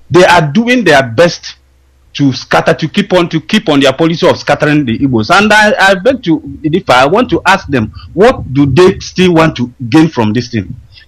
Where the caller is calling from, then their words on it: Malaysia; I'm calling from Malaysia once again.